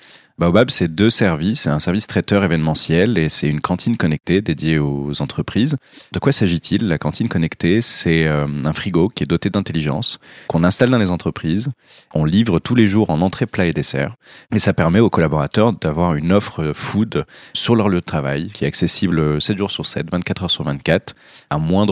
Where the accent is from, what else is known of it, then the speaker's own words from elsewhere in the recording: Morocco; Je suis né au Maroc, j'ai grandi au Maroc, surtout autour de bonnes tables.